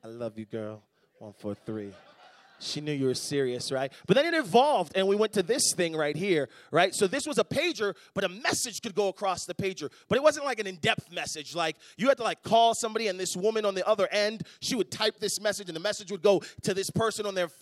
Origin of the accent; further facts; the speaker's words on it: East Coast, United States; I'm from the East Coast, so they were a nickel for a long time there.